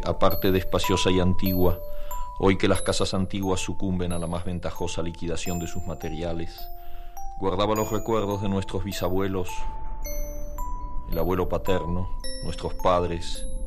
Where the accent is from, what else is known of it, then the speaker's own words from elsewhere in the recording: Argentina; yo estaba traduciendo mi reacción como argentino frente a lo que sucedía en la política